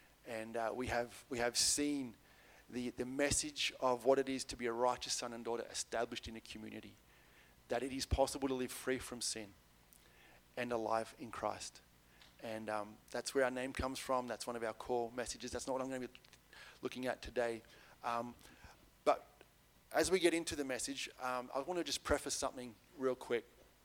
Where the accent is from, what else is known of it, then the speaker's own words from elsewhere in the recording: Bendigo, Victoria, Australia; I'm from Bendigo. My wife and two kids are back home.